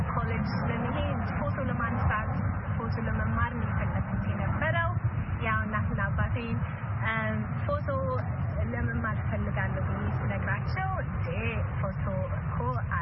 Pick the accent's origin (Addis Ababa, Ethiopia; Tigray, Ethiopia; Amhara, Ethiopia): Addis Ababa, Ethiopia; also born or lived in Asmara / Chicago; አዲስ አበባ ከ አስመራ በኋላ አዲስ አበባ ሙቭ አለኝ። አዲስ አበባ ለብስ ልጅም እያለሁኝ ነው ሆስፒቴል እያለሁኝ ነው ቺካጎ ባረግን ሶ ቲኔጅ ላይፌን አብዛኛው ያው ቺካጎ ላይ ያደኩት።